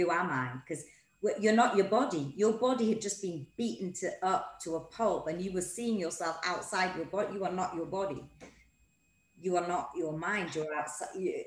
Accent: Newcastle, North East England, United Kingdom; I'm from Newcastle

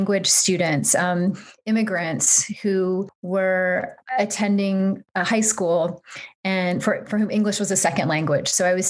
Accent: Appalachia, United States; But the sort of socioeconomic difference between a girls' boarding school in Washington, D.C. and growing up in Appalachia, was stark to me.

